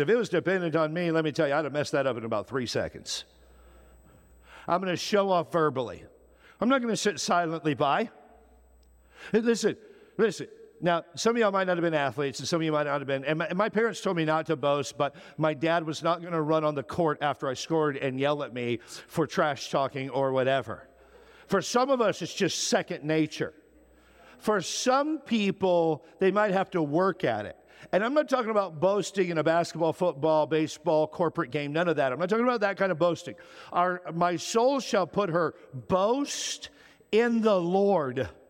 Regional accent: Wisconsin, United States; I grew up in Wisconsin, and my family's never smiled or been happy ever.

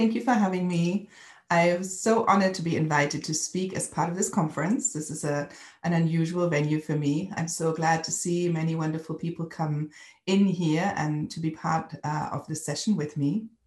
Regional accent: North Rhine-Westphalia, Germany; English is a second language; I grew up also on the Niederrhein, a specific area in the northwest of Germany

